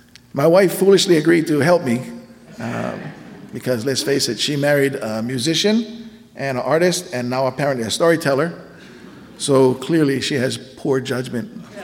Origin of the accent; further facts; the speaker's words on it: Kaneohe, Hawaii, United States; born there; I was born here on Oahu, on the windward side, in Kaneohe, right? That way. But my roots reach back to Kohala.